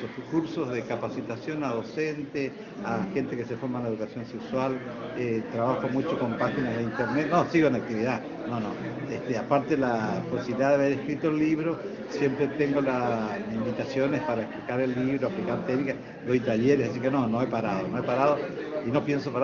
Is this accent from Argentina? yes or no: yes; Puerto Iguazú, Misiones, Argentina; Yo soy de Puerto Iguazú, nací y criado en el monte, como yo soy Montaraz.